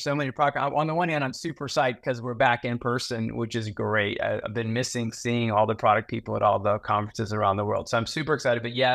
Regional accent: southern Spain, Spain; My mom was from Spain, and I grew up in Spain for 8 years. So it's kind of like going back home when I go. So, I grew up in southern Spain

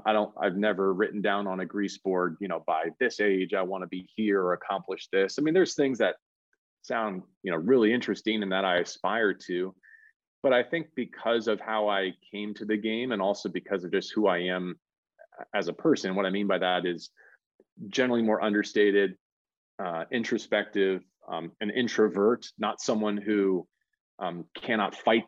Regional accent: California, United States; also born or lived in Torrance / Los Angeles; I was born in Torrance and my roots are in Los Angeles, though I was raised largely in Northern California in the San Francisco Bay Area.

